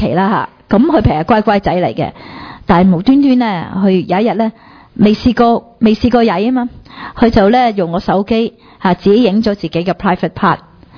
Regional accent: China; 即系我哋中国人好多时啊，即系怕丑啦

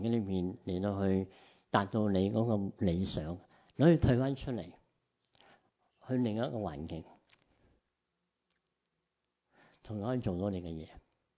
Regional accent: Guangdong, China; 我哋广东人广东粥系咩嚟噶？好绵噶

